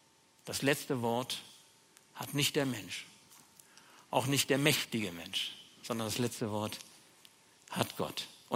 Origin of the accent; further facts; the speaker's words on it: Bremen, Germany; da gab es da einen Kattenturm, wo ich aufgewachsen bin als Jugendlicher